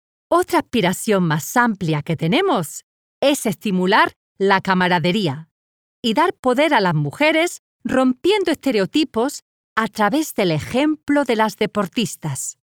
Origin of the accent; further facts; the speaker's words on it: Patagonia, Argentina; Yo crecí en Argentina, en un pequeño pueblo de la Patagonia